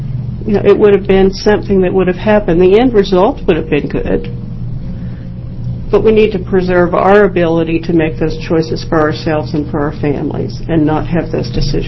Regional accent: Kansas, United States; I'm here from Kansas, but I'm here as an Oregon donor mom.

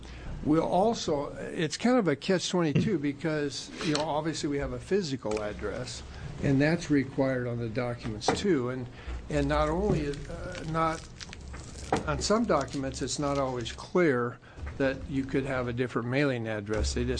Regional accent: Athena, Oregon, United States; My pastor, who moved to my hometown of Athena from Arizona, had a similar issue on a loan.

